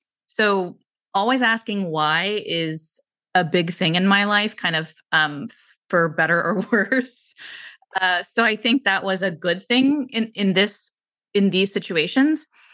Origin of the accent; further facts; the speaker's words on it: San Francisco, California, United States; I grew up in San Francisco. My mom did yoga in the living room every day.